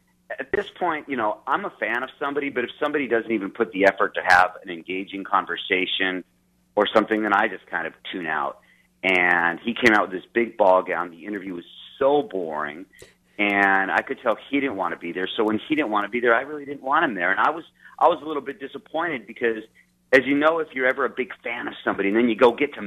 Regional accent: Los Angeles, California, United States; when I was growing up in Los Angeles as a kid, all I listened to was LA punk rock.

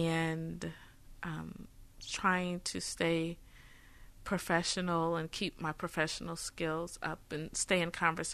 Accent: Cleveland, Ohio, United States; now in New Orleans, United States; I'm not from New Orleans. I'm originally from Cleveland, Ohio. I've been here, it feels like right since Katrina.

